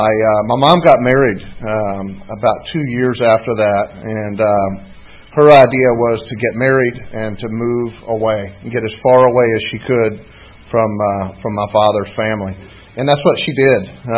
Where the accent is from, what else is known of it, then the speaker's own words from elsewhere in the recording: North Carolina, United States; I'm from North Carolina. Born in North Carolina, and my mother's family were a really hard-working group of people.